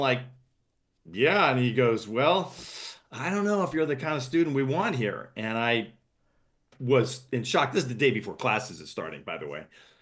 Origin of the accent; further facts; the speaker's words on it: Salisbury, Maryland, United States; Well, I grew up in Salisbury, Maryland